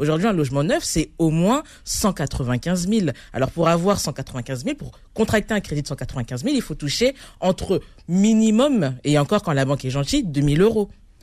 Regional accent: Sarcelles, Île-de-France, France; moi, je viens des quartiers, pour se dire difficiles. J'ai grandi à Gare-Charcelles. Je suis ensuite allé à Creil. J'ai fait mes études à Goussainville et je travaille à Vitry-sur-Seine.

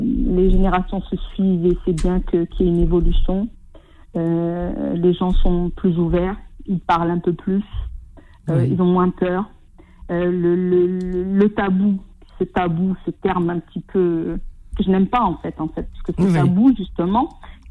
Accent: Algeria; now in France; quand j'étais petite, quand j'étais en Algérie, on était vraiment les uns avec les autres.

